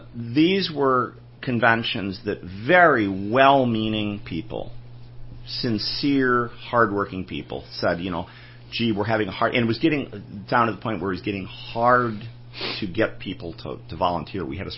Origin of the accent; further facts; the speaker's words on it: Cleveland, Ohio, United States; I'm from Cleveland originally, so I'm allowed to bash Cleveland.